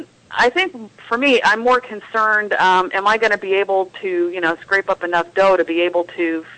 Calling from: Columbus, Ohio, United States; from Columbus.

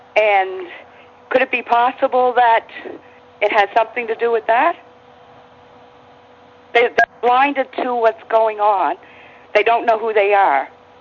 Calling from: Nova Scotia, Canada; from Nova Scotia.

